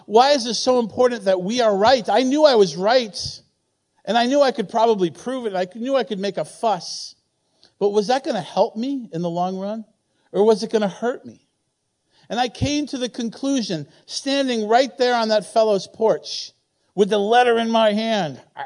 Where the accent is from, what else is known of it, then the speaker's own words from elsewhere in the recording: Silver Spring, Maryland, United States; I'm from Silver Spring. So, you know, we're different down there.